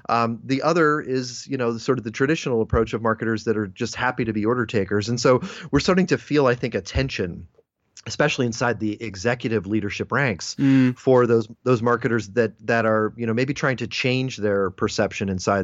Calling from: Philadelphia, Pennsylvania, United States; I'm coming from Philadelphia, Pennsylvania, here in the U.S. of A.

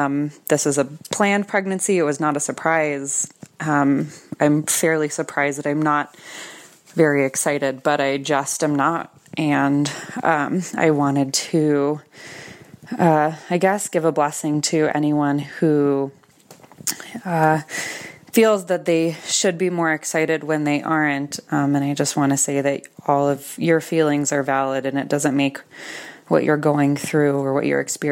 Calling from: Westminster, Colorado, United States; I'm calling from Westminster, Colorado.

